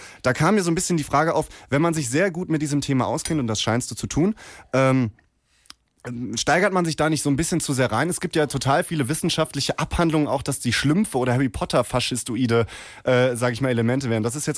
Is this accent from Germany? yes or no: yes; Cologne, North Rhine-Westphalia, Germany; ja, ich bin Kölner.